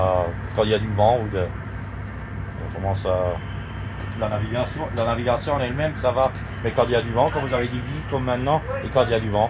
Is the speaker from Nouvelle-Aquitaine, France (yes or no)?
no; Grand Est, France; Je viens de l'Alsace-Bossu, si vous savez où c'est. Près de Saverne. Enfin, près de Sarugnon.